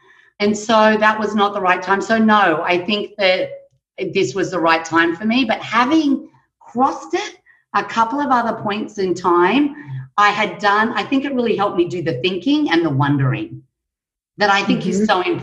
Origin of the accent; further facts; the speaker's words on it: Australia; I'm Australian, I'm a citizen of the world